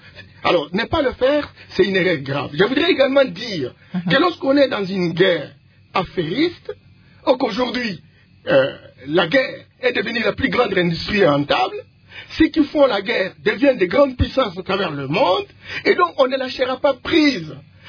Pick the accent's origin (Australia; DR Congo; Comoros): DR Congo; des choses que nous, en tant que Congolais, nous pouvons faire.